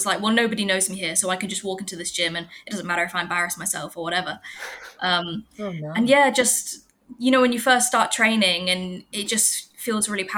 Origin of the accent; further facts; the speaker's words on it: England, United Kingdom; moved away as an adult; now in Bangkok, Thailand; I'm from England. I moved to Bangkok in 2011